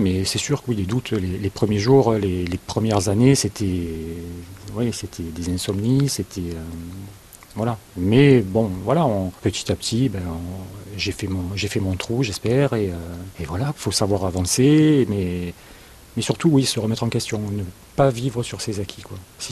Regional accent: Provence-Alpes-Côte d'Azur, France; born there; j'ai acheté dans un premier temps une toute petite cordonnerie dans la région toulonnaise. Donc ma région natale.

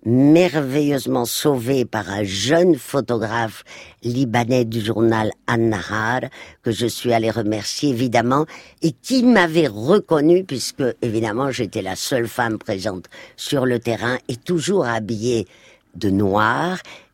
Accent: Madrid, Community of Madrid, Spain; je revoyais défiler mon enfance heureuse à Madrid

